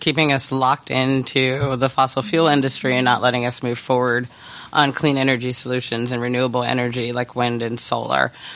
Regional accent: Maryland, United States; in my home state of Maryland

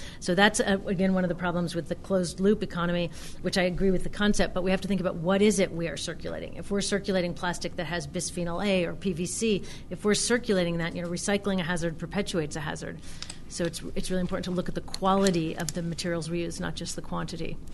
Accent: Berkeley, California, United States; It sounds a little corny to be like, I'm from Berkeley and my number one recommendation is you compost.

